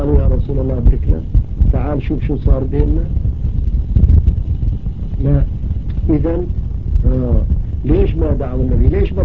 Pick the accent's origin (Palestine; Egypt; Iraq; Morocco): Palestine; accent: Palestinian; استحى شاف لهجتي فلسطينية استحى شوية